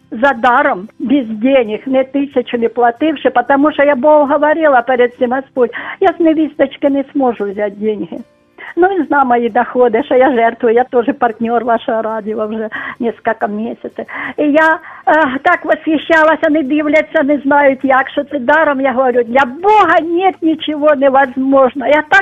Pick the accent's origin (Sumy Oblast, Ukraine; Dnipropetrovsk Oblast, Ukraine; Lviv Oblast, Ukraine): Sumy Oblast, Ukraine; Sumy; Я не представилась, я із Сум, тобто не самих Сум, але навіть району.